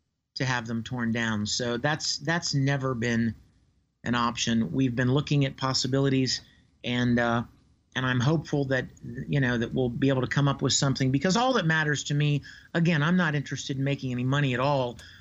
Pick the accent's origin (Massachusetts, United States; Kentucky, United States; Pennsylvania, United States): Pennsylvania, United States; Pittsburgh; I grew up in Pittsburgh, and I am a big fan of the Steelers